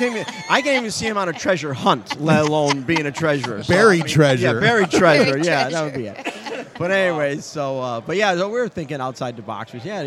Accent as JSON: {"language": "English", "town": "Chicago", "region": "Illinois", "country": "United States", "said": "You know, my company's in North Dakota, but I'm from Chicago, so I can always recognize the..."}